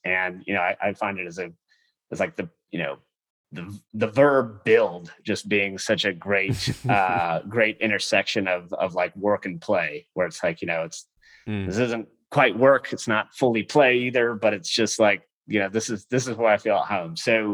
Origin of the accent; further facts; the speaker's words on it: San Diego, California, United States; I'm from San Diego. I love the Padres.